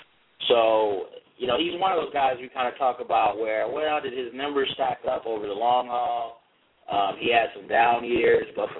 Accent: Michigan, United States; you know, we grew up in the Midwest, and we grew up in the same town as Western Michigan, MAC basketball, MAC football, Mid-American Conference.

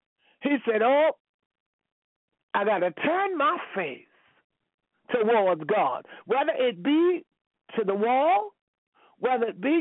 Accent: New York, United States; I have elderly people in the town where I grew up in New York.

